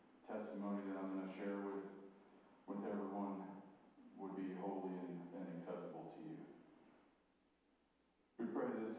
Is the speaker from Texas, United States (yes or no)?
yes; Texas, United States; born there; So I'll start with, I was born in Texas, near Houston and Katy, Texas. Had a pretty good childhood